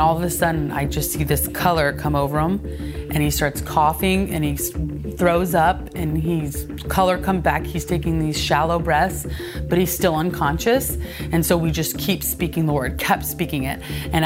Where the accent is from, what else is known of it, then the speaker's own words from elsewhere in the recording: Cleveland, Missouri, United States; I am from Cleveland, Missouri.